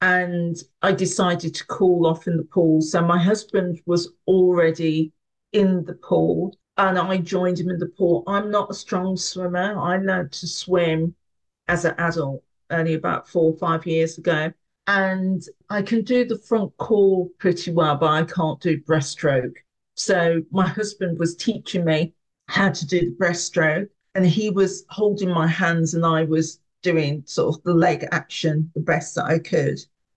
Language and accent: English; Birmingham, West Midlands, United Kingdom; So I live in Birmingham and I'm from Birmingham.